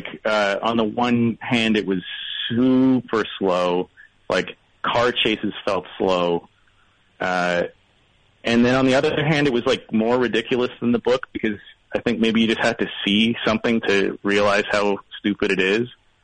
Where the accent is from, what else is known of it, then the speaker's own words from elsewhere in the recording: Canada; I'm from Canada, and my team is the Toronto Raptors.